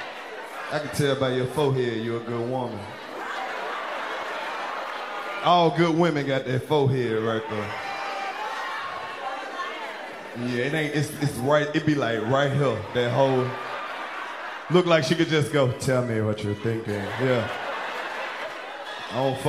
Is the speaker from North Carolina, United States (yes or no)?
no; Oxford, Mississippi, United States; I'm from Oxford. Yeah, ain't shit up there but an outlet.